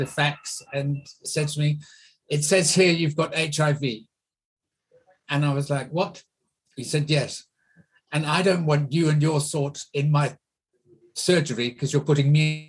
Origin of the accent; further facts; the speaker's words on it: England, United Kingdom; also born or lived in South Africa; now in Brighton, United Kingdom; I'm English, but I've only lived in Brighton now for the past 3.5 years.